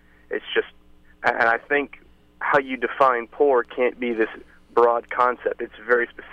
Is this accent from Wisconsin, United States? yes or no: no; Mississippi, United States; now in Washington, United States; I am originally from Mississippi. That's where my parents are currently. I'm now living in Washington, D.C.